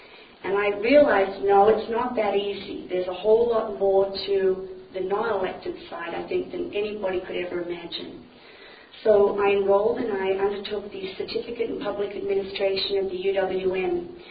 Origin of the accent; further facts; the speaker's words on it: Australia; Originally, as I stated earlier, I'm from Australia.